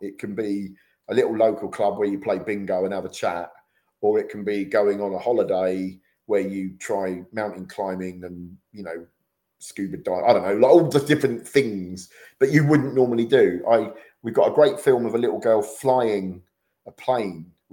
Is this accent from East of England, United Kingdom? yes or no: yes; Luton, East of England, United Kingdom; And doing a gig in my hometown of Luton, my computer blew up on stage.